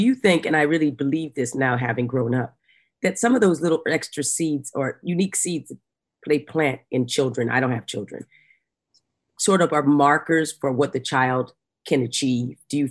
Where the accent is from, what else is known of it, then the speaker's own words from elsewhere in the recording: Arizona, United States; when I grew up in Arizona, in the mountains of Arizona, and both of my parents were orphans. I spent the first 11 years of my life in a hotel called Starlight off of Route 66.